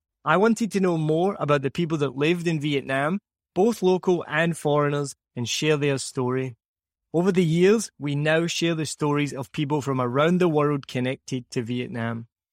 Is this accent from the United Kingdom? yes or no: yes; Scotland, United Kingdom; we are both Scottish and we can't add subtitles on the podcast